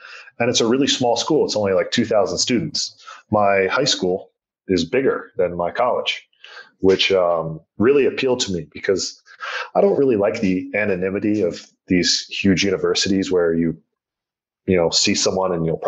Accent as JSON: {"language": "English", "region": "Northeast", "country": "United States", "said": "I'm from the Northeast. I had never been down there before."}